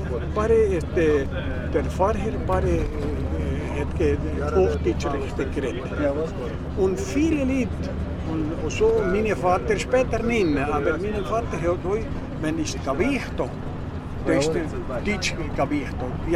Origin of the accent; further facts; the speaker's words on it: San Carlos Centro, Santa Fe, Argentina; born there; German is a second language; ich bin im San Carlos Centro geboren